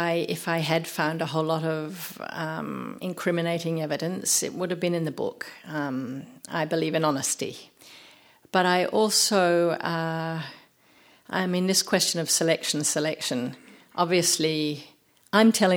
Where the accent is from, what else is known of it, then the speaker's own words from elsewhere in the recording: United States; now in France; is a Puritan, because I'm American, anything. I am an outsider. I'm an outsider everywhere I go.